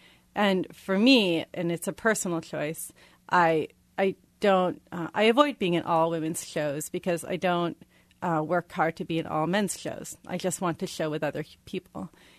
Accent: United States; And I identify with her as a woman, and I am an American

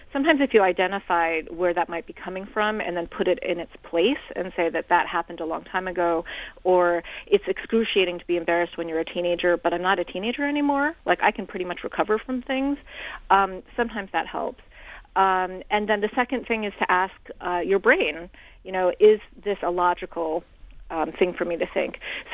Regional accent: United States; I'm Chinese American. I'm very good at reading. I'm not very good at athletic things.

